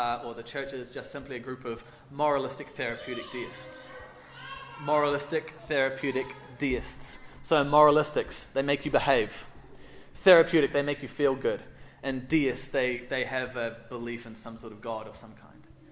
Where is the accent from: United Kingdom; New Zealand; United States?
New Zealand; now in Australia; I'm actually a Kiwi. I have a New Zealand passport. I also have an Australian passport. I'm a dual citizen, so I'm a foreigner for both now. I'm a traitor to both. But I'm actually a Kiwi, and I grew up in New Zealand at the Cape